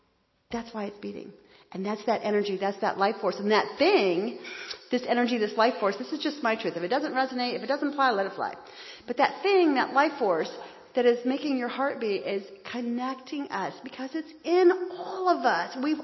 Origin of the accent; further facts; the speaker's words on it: United States; we all had the same belief about God because that's the way that we grew up in the United States.